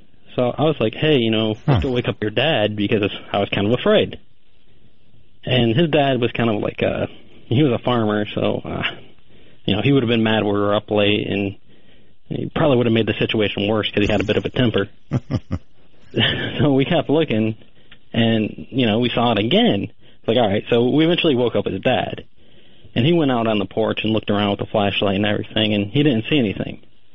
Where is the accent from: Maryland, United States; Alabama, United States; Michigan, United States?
Michigan, United States; now in Austin, United States; I grew up in Michigan, and I was about in middle school, I think